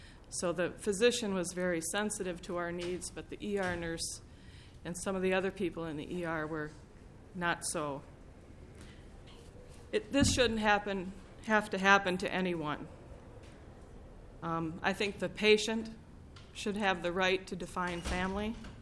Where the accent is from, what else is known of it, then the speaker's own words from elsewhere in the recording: Rochester, United States; I'm from Rochester.